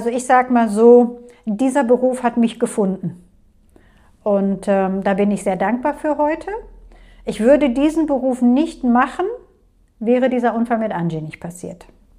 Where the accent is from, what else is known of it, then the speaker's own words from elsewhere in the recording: Castrop-Rauxel, North Rhine-Westphalia, Germany; Also ich bin Jahrgang 67, bin seitdem in Castrop-Rauxel. Also ich bin hier geboren, ich werde auch tendenziell hier sterben. Das ist meine Heimat.